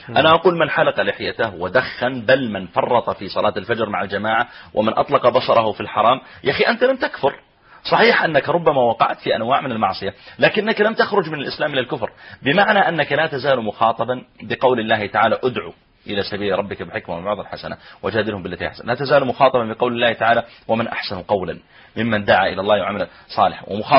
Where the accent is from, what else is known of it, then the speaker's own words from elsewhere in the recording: Pakistan; Arabic is a second language; أنا أعجمي أنا باكستاني